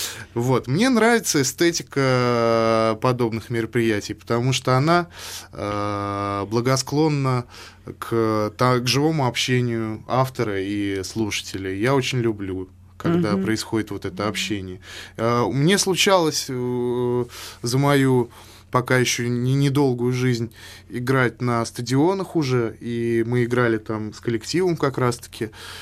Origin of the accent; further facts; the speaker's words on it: Nizhny Novgorod, Nizhny Novgorod Oblast, Russia; Я родом из Нижнего, и он мой земляк.